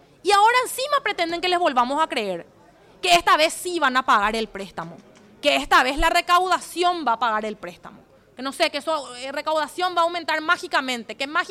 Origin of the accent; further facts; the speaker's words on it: Asunción, Paraguay; Creo que se puede hacer una gestión diferente porque somos muchos los asuncenos de bien.